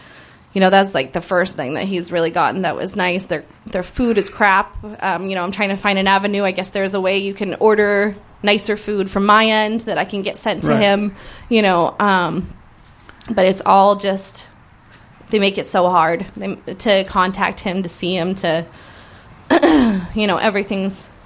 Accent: Pittsburgh, Pennsylvania, United States; I'm from Pittsburgh.

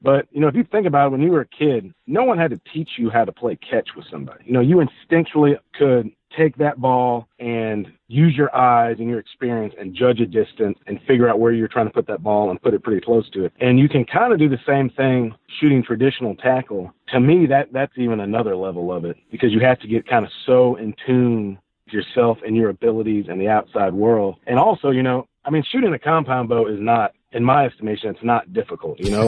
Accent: St. Louis, Missouri, United States; So I grew up in St. Louis, Missouri, and you know, no one in my family hunted.

